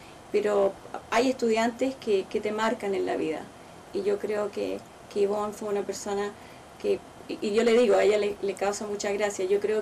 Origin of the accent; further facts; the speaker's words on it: Chile; moved away as an adult; cuando llegué a este país no hablaba inglés, que me vine de Chile después del golpe de Estado, 3 meses antes de recibir el título en la Universidad de Chile en Santiago